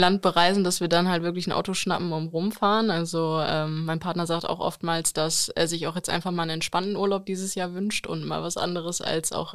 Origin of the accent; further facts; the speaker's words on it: Dorsten, North Rhine-Westphalia, Germany; Aus Dorsten. Ich weiß nicht, ob das was sagt. Liegt direkt neben Gelsenkirchen, also ist nicht weit von der Schalke Arena entfernt. Ja. Und da aus einem ganz kleinen Dorf, 200.000 Einwohner, Altendorf-Ulfgotter heißt es, so langweilig wie es klingt, ist es auch.